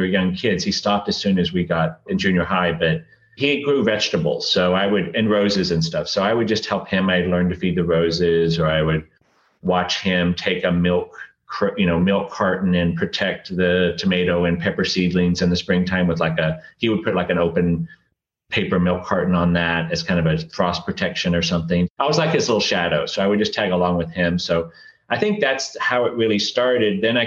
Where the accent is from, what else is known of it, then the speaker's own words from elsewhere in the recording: Abilene, Texas, United States; I grew up in Abilene, Texas. And so my dad grew up on a farm in North Texas.